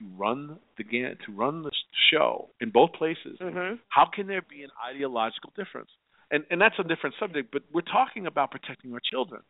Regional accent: New York, United States; You know, and I'm from New York, and I look at the politics up there

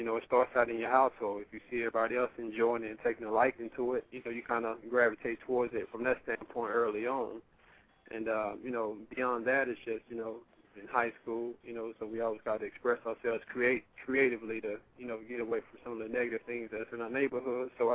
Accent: Dallas, Texas, United States; now in Los Angeles, United States; I'm originally from Dallas, Texas.

